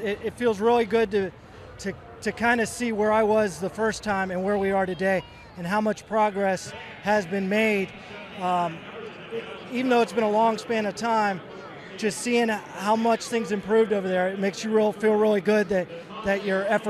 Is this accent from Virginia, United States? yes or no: yes; Virginia, United States; Even though I pretty much grew up in Virginia, I've always grown up an Eagles fan, even though I grew up in Redskin country